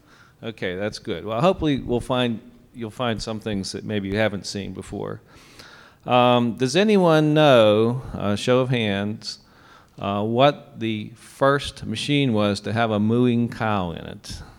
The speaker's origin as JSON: {"language": "English", "town": "Pittsburgh", "region": "Pennsylvania", "country": "United States", "said": "We are collectors from Pittsburgh."}